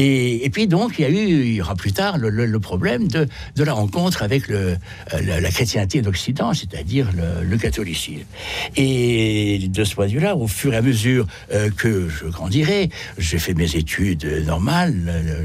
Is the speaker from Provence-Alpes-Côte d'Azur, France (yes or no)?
yes; Nice, Provence-Alpes-Côte d'Azur, France; born there; first language ru; French is a second language; Le russe a été ma langue maternelle jusqu'à mes 6 ans, alors que je suis né à Nice, je suis né en France. Mon père est français